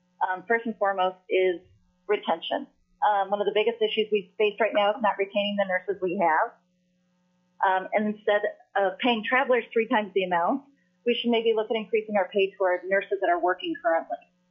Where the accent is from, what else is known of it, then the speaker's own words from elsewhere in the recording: Anchorage, Alaska, United States; I'm from Anchorage, Alaska.